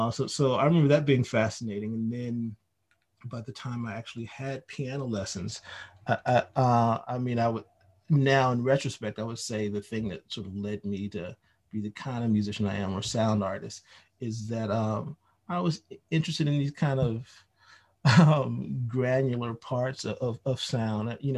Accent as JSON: {"language": "English", "town": "Nashville", "region": "Tennessee", "country": "United States", "said": "I grew up playing music. We're both from Nashville, Tennessee. So it's a music city."}